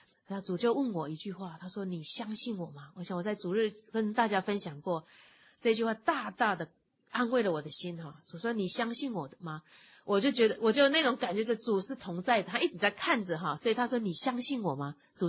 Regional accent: Taiwan; now in United States; 在我从台湾来到美国

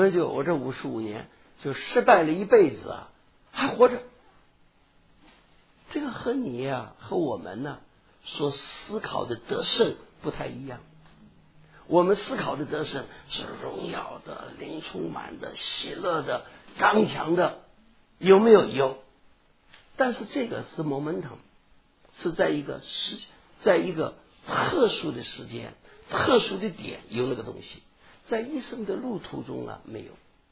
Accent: Taiwan; moved away as an adult; now in United States; 我现在在美国，因为也都40多年了，所以也很习惯。那是我刚刚从台湾过来，人也很台湾化，观念也很台湾化

